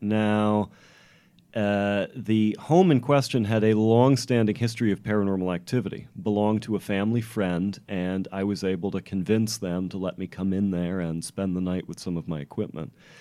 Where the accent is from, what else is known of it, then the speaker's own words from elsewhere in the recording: Queens, New York, United States; I'm from Queens, New York.